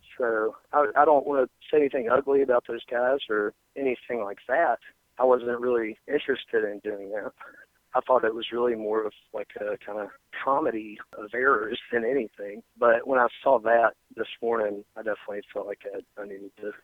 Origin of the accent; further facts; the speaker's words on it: Birmingham, Alabama, United States; we're four guys from Birmingham whose mothers taught us to say yes, ma'am, and no, sir